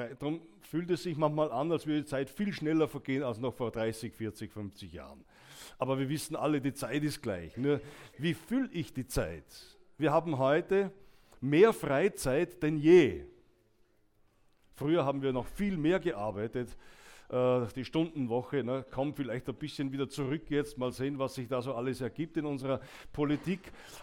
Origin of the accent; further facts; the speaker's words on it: Austria; wenn man bei uns in Österreich sagt